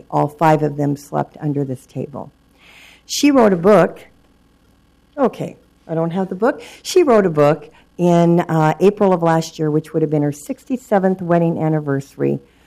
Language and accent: English; Oregon, United States; born there; I am a citizen of Oregon. I was born in Oregon.